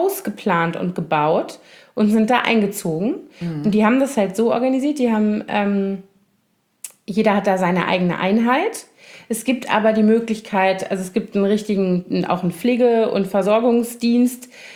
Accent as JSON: {"language": "German", "town": "Koblenz", "region": "Rhineland-Palatinate", "country": "Germany", "tie": "born or raised there", "said": "Also meine Heimatstadt, eher nicht, weil das ist, also ich liebe meine Heimat total und den Rhein und alles."}